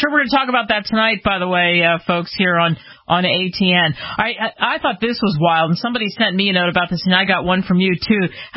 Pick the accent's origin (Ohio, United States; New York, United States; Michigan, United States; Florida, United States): New York, United States; also born or lived in Philadelphia; my family, I grew up partially in New York, then we went to Philly, but of course both of those places big on St. Patrick's Day.